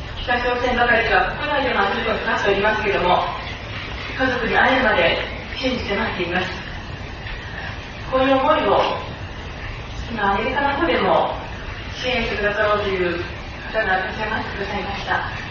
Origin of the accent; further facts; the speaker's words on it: Yamanashi, Japan; 私は山梨県の人間です。関東なんです。